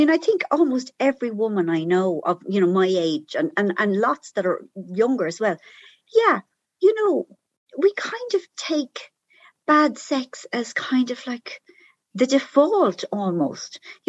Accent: Ireland; also born or lived in London; like I kind of clustered as many Irish people to me as possible because with the best will in the world, we are funnier than other nations.

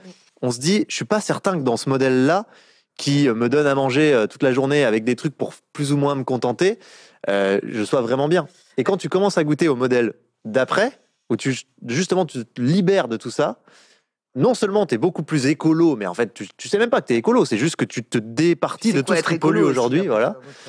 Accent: Bourgogne-Franche-Comté, France; born there; moi, je suis né dans le Jura, donc dans un petit village de 200 habitants.

